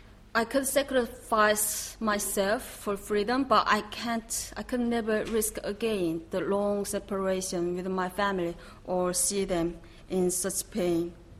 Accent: North Korea; born there; English is a second language; I was born in North Korea because of the scene I was being born in there. I am one of the lucky North Korean defectors

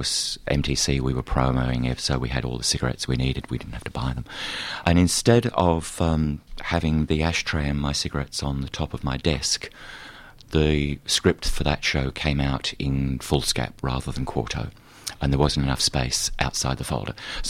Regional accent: England, United Kingdom; now in United States; In my life, I've had one partner that I came out from England with, my first lover.

